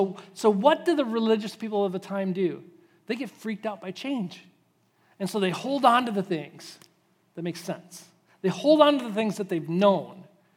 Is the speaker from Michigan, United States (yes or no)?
yes; Zeeland, Michigan, United States; I grew up in Zeeland, Michigan, and living in Zeeland, Michigan, I didn't know much about the rest of the world.